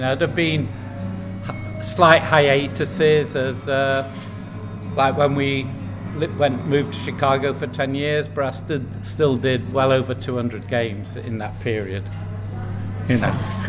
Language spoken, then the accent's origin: English; Manchester, North West England, United Kingdom; feel Italian, and I don't feel English. And what I say to people, and I've said it all my life, is I'm Mancunian and I'm United.